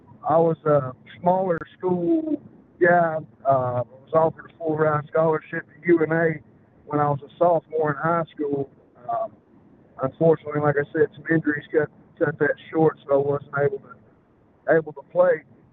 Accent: Alabama, United States; accent: southern; I'm from Alabama, so you'll have to excuse my southern lingo and accent at times. It's a bit harder to understand.

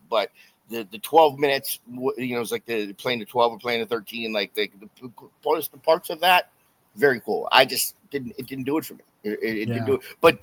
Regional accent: Florida, United States; Like Halloween used to be like the rowdiness growing up in South Florida and what we used to do on Halloween.

